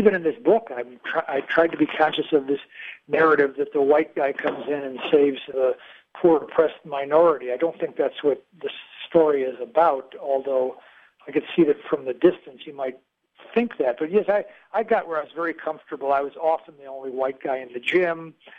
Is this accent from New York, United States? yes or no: no; Chicago, Illinois, United States; You know, I live in Chicago in the summers, and I grew up in Chicago.